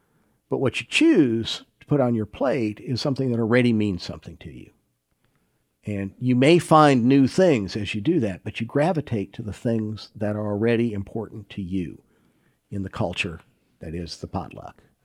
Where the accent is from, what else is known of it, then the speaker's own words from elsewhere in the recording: Troutville, Virginia, United States; also born or lived in Cortland, United States; I grew up in Troutville, Virginia, in the middle of an apple orchard that had been turned into a subdivision outside of Roanoke. And then we moved to Cortland, New York.